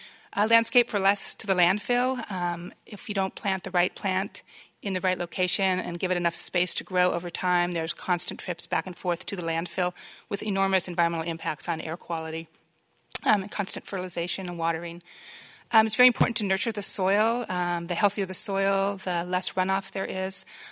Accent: Alameda, California, United States; This one's actually in my hometown of Alameda, I'm sorry to say.

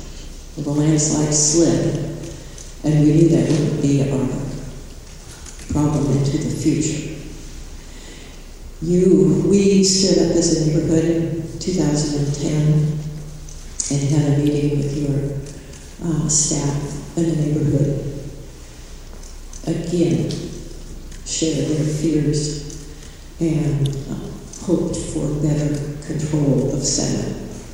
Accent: Elkhorn, California, United States; from Elkhorn. I'm representing the residents in Upper Elkhorn.

